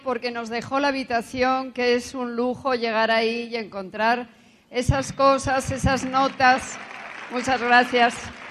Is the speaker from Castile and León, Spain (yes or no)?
no; Asturias, Spain; born there; yo nací en España, en Asturias. Soy hija única, hija de un militar y una ama de casa.